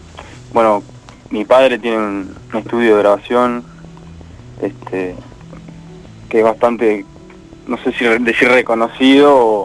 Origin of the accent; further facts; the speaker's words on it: Montevideo, Uruguay; Soy de Montevideo.